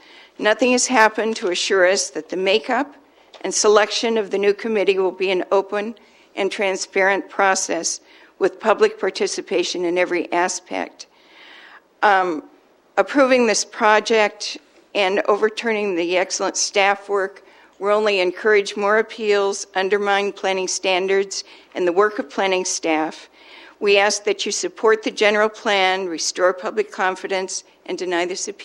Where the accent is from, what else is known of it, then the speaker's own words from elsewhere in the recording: Creston, California, United States; I'm from Creston.